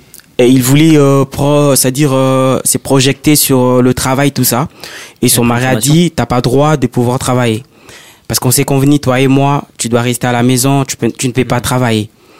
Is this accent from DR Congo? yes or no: yes; DR Congo; parce que moi je suis congolais, et nous en Afrique